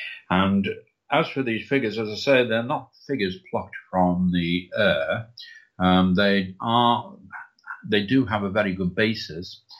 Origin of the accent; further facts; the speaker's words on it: Ireland; Now, I'm not talking as an Irishman who is anti-English or anything like that.